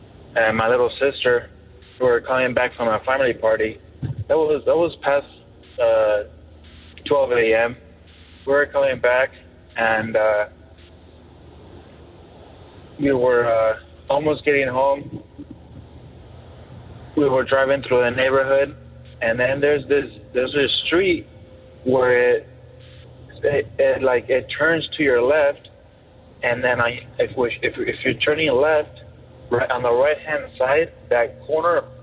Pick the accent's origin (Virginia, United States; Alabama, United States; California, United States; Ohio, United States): California, United States; Corona; I'm from Corona, California.